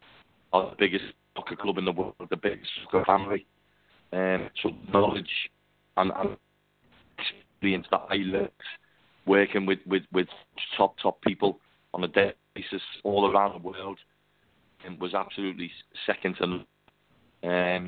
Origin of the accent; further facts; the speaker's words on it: Liverpool, North West England, United Kingdom; born and bred, Daniel, in the city of Liverpool